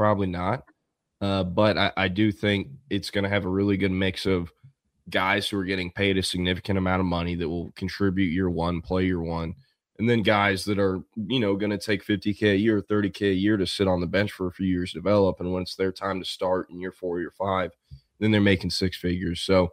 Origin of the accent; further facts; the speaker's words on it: Austin, Texas, United States; Not a Spurs fan by any means, but, you know, they're a local team for me. I'm from Austin, so I'll pull for them.